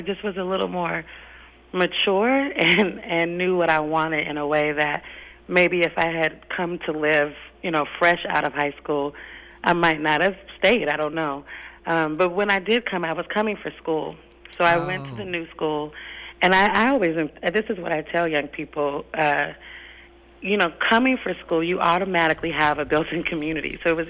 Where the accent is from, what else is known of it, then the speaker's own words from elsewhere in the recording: Portland, Oregon, United States; but the One Woman Show will be my own personal stories about growing up in Portland.